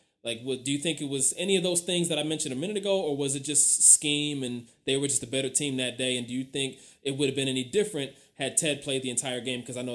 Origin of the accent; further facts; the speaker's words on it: Ohio, United States; Just growing up in Ohio, everybody's an Ohio State fan, so that game was a big one.